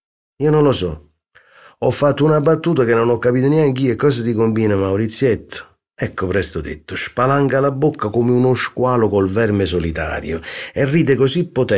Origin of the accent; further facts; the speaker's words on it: Naples, Campania, Italy; born there; Io sono nato a Vico Speranzella.